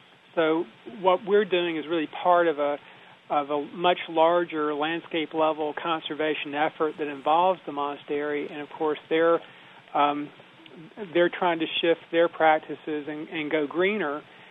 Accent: South Carolina, United States; I grew up Southern Baptist in South Carolina

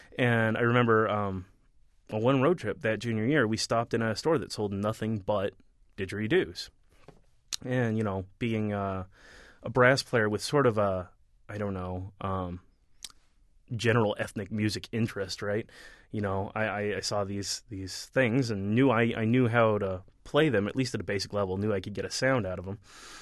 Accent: New Mexico, United States; I'm from New Mexico originally, so these things grow all over where I come from.

